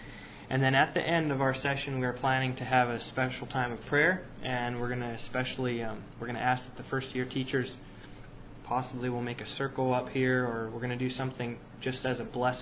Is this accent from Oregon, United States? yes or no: yes; Lebanon, Oregon, United States; born there; also born or lived in South Boston, Virginia; I was born on May 23rd of 1992. To my students, I'm known as … I was born in the town of Lebanon, Oregon, which is about 15 miles north of here.